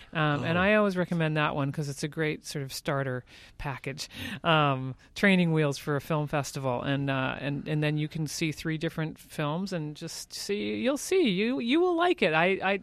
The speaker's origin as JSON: {"language": "English", "town": "Toronto", "region": "Ontario", "country": "Canada", "said": "I mean, I'm from Toronto."}